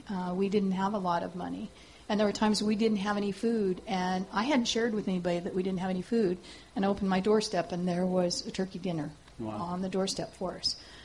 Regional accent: Colorado, United States; born there; also born or lived in Oregon; But I was born in Colorado, raised my kids in Oregon, so there's kind of a pattern there. I migrated from the cold to the mild, and I like the hot.

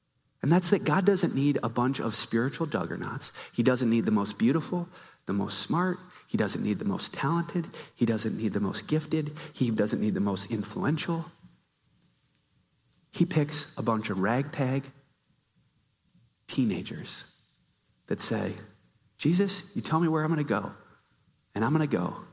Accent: Minnesota, United States; And for me as a Minnesotan, it's an easy picture for me to think about

